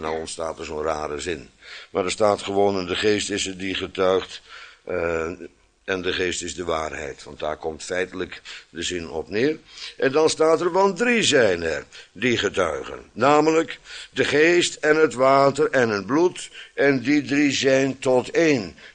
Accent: Netherlands; Ik ben aan het water geboren en grootgebracht aan de Oude Rijn. Aan de grens van het voormalige Romeinse Rijk, denk ik achteraf.

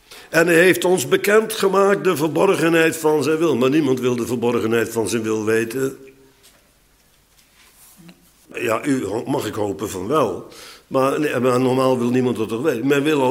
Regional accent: Bodegraven, South Holland, Netherlands; Ik zie nog bij ons in Bodegraven, in het huis waarin ik min of meer ben opgegroeid, in die gang van 12,5 meter met marmeren tegels

